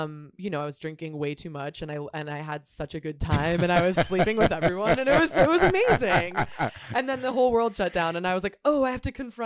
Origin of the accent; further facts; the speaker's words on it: San Diego, California, United States; also born or lived in Chicago; My background is I grew up in San Diego.